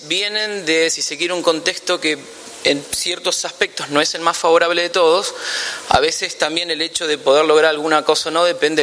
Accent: Buenos Aires, Argentina; Se ve que como porteño descreí de eso

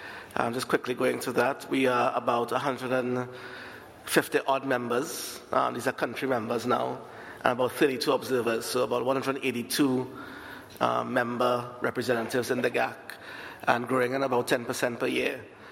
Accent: Trinidad & Tobago; I'm from Trinidad Tobago. That's in the Caribbean region.

